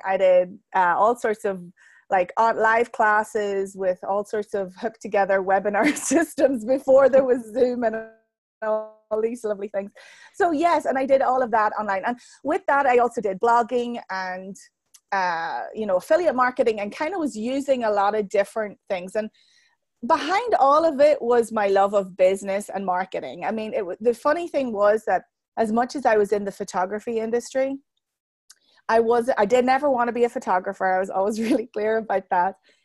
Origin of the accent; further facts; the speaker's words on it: Ireland; now in Atlanta, United States; I'm originally from Ireland, but I live here now in Atlanta.